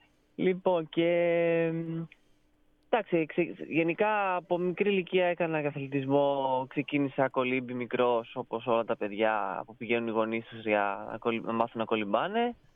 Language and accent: Greek; Athens, Attica, Greece; Καταρχήν έρχομαι από Αθήνα, έχω καταγωγή από τη μητέρα μου από την Πάτρα.